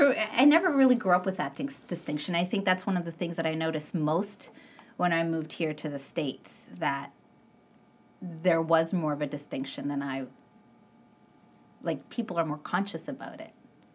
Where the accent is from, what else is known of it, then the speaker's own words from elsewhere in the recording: Canada; In my mind, I'm very much Hispanic, but I'm also... I've been told that by other people's standards, because I never really lived in Hispanic culture, that I'm not really a Hispanic. Like, I'm a Canadian that just kno